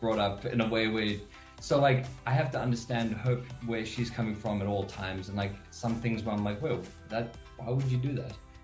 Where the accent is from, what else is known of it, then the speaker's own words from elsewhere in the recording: South Africa; I'm South African, she's American.